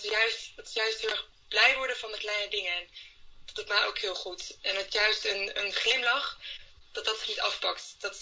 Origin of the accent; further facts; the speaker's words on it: Netherlands; Ik kom uit Nederland. Ik doe nu voor een half jaar vrijwilligerswerk in Alet.